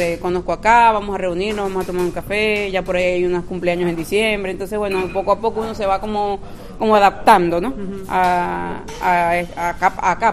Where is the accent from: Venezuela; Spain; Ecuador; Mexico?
Venezuela; De Venezuela.